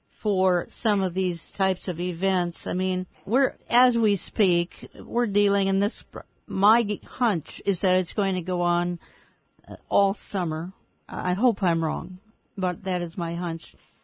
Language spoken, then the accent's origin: English; Minnesota, United States; it's the very, very southern tip of my home state, Minnesota.